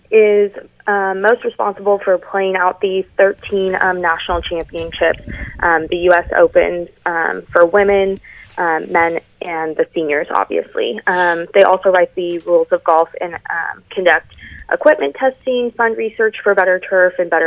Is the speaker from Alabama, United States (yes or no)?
no; California, United States; moved away as an adult; I am actually originally from California. I relocated to Massachusetts earlier this year for this particular role.